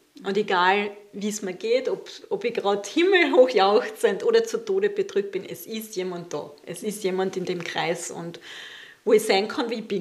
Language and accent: German; Carinthia, Austria; now in Waldviertel, Austria; Ich bin ursprünglich aus Kärnten und bin jetzt schon 26 Jahre im Waldviertel.